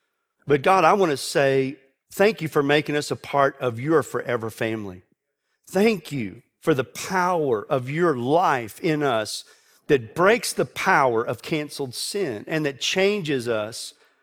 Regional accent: Texas, United States; now in Houston, United States; I was from West Texas, and it felt like it rained every day, all day, coming from out there where it didn't rain at all.

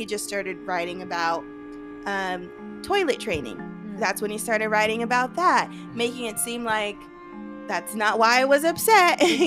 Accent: San Diego, California, United States; And I'm like, this is my hometown. So, I mean, not that San Diego's a town, but but I frequent Balboa Park all the time.

